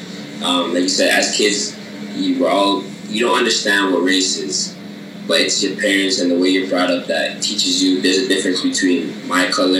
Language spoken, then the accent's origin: English; Toronto, Ontario, Canada; so growing up in Toronto, there was, I won't lie, there's a lot of diversity in Toronto.